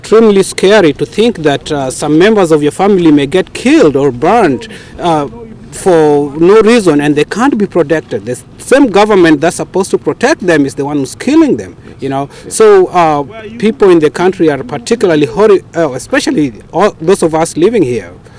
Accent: Kenya; I'm a Kenyan first, and it doesn't matter which tribe I come from

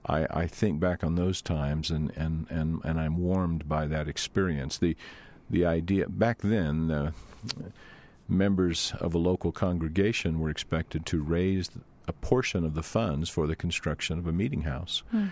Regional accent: Louisiana, United States; I grew up not in Mormon territory. I grew up in Louisiana.

